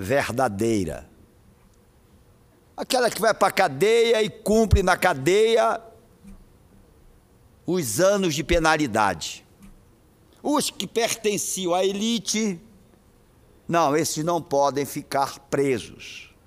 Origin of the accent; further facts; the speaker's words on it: Pará, Brazil; Eu vejo muito no Marajó, nasci lá, me criei lá, conheço.